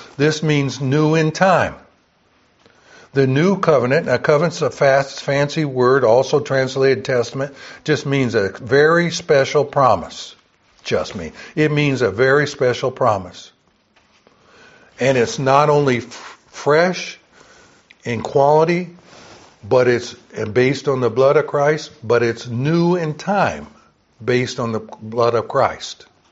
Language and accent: English; the South, United States; I grew up in the South